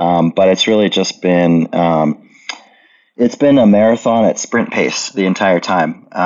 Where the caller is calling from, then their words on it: Oklahoma City, Oklahoma, United States; I am in Oklahoma City, which is Mood's physical nexus, where we have our distribution center